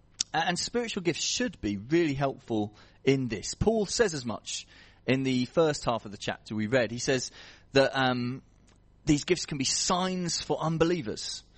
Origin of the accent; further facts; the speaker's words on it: United Kingdom; the heart of this is we are British, okay?